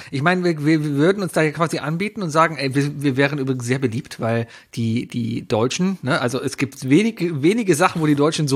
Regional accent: Germany; Und wir kommen aus Deutschland und wir bieten euch an, was aus Deutschland zu schicken.

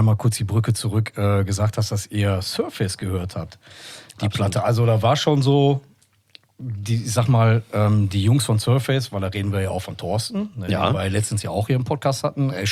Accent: North Rhine-Westphalia, Germany; Ja gut, wir kommen aus dem Ruhrpott, das ist dann einfach so.

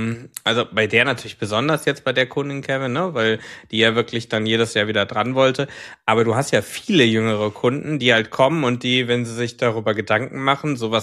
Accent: North Rhine-Westphalia, Germany; Ich komme ja aus dem Ruhrgebiet

